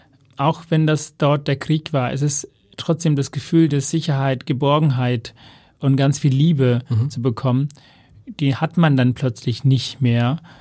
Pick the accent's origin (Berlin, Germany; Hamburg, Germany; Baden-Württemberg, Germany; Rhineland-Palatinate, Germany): Hamburg, Germany; wenn Menschen mir die Frage stellen, wo ich herkomme und ich sage, ich komme aus Hamburg.